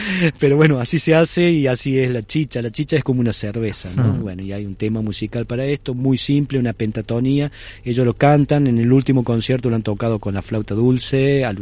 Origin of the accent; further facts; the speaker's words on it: Córdoba, Argentina; yo soy de Córdoba, de la Nueva Andalucía, allí en Argentina.